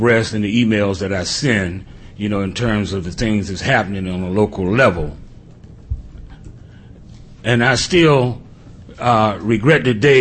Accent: United States; Now, I'm an American driver.

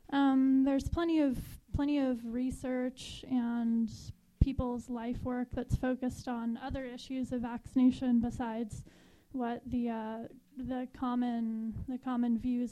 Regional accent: San Francisco, California, United States; I was born and raised in San Francisco, listening to KPFA probably more than I wanted to 24 hours a day.

